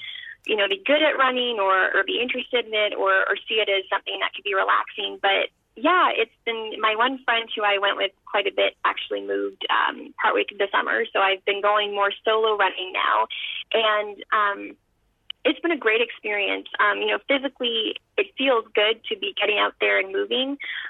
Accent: Kingston, Ontario, Canada; also born or lived in Ottawa Valley; growing up in the Ottawa Valley and then in Kingston

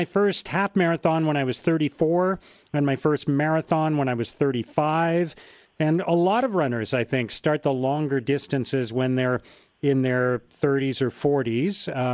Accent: Ottawa, Ontario, Canada; and I'm from Ottawa, and I do not aspire to spend, you know what Canadian winters are like.

